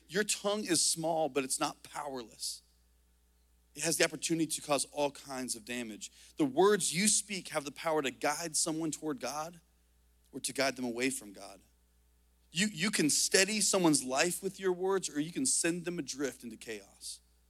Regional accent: Indiana, United States; I grew up on a farm growing up in Indiana

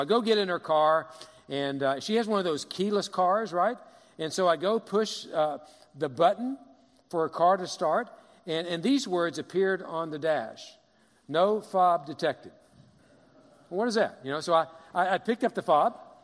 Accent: Kentucky, United States; You know, I'm a redneck from Kentucky. I say far and iron and Arn and all that.

